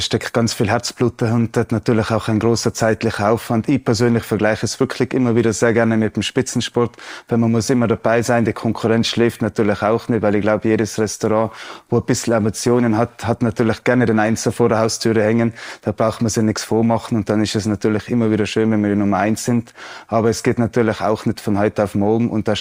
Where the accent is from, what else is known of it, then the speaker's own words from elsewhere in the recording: Austria; wie die Zeugnisvergabe für die Küche bei uns in Österreich